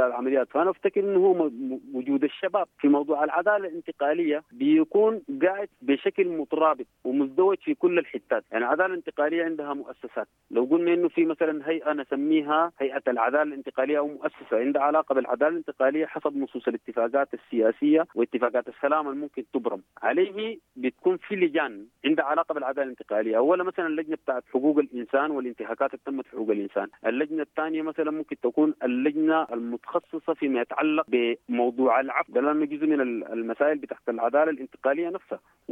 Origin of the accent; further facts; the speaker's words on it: Sudan; فنحن كشباب سودانيين وكشعب سوداني أمة سودانية،